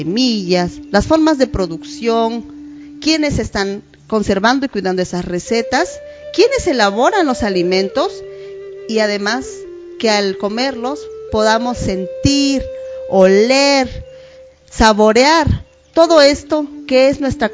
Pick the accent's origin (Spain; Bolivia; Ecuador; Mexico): Mexico; Ixhuatlán del Café, Veracruz; Mi pueblo se llama Ixhuatlán del Café. Está en la región montañosa central del estado de Veracruz, México.